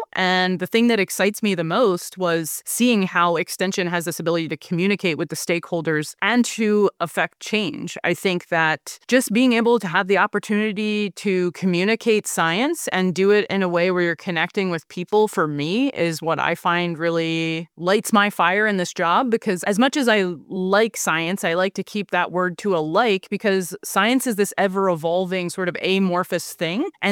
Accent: United States; I think this is, for me, just maybe one of my core values as an American.

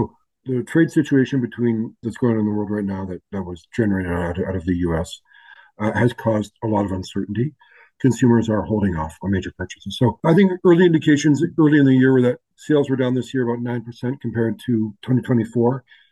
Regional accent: Windsor, Ontario, Canada; I grew up in Windsor

